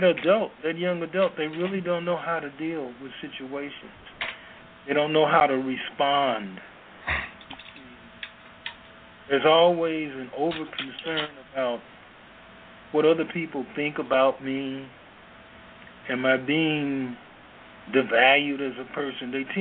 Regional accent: Midwest, United States; typically I'm from the Midwest in the States, and the screen doors would keep the flies and insects out and the air in.

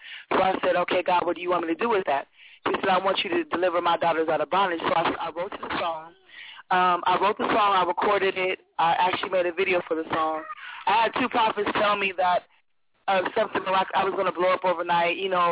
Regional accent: California, United States; I'm from California. I came from California to Texas.

